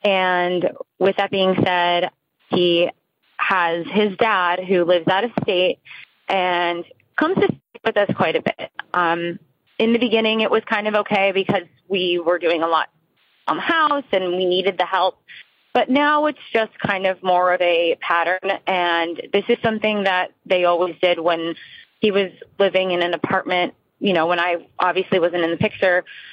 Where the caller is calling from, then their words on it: New Jersey, United States; I am calling from New Jersey.